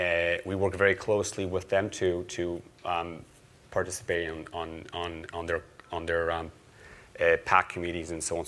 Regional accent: Canada; we're Canadian

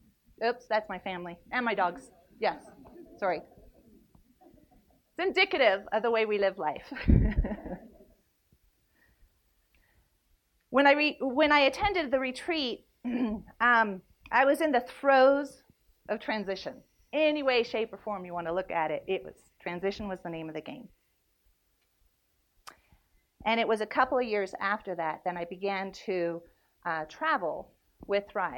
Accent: Naples, Campania, Italy; moved away as an adult; as I grew up in Naples, Italy, as a TCK, otherwise known as a brat.

